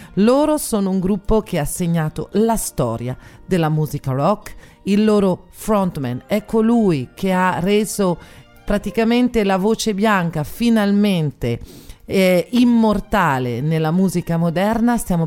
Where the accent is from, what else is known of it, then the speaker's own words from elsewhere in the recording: Tuscany, Italy; Noi siamo toscani